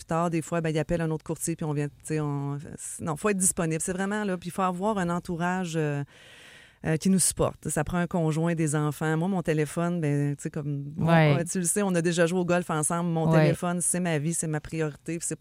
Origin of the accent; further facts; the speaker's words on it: Quebec, Canada; moi, je viens de l'Abitibi, puis c'était beaucoup ça. Le monde est plus petit, le monde se réfère entre eux.